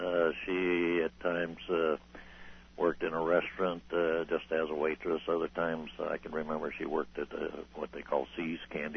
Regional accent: Portland, Oregon, United States; born there; I was born in Portland, Oregon, in 7 October 1929.

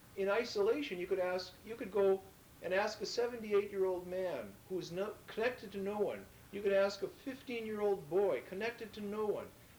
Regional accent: United States; Being an American, I knew that they were naive in a sense of how good we were

